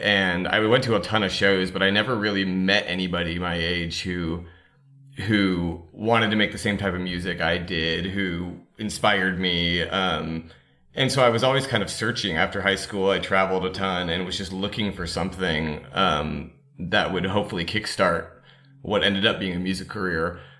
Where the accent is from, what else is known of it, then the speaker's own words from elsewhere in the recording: Los Angeles, California, United States; Yeah, I mean, it was pretty wild for me growing up in Los Angeles.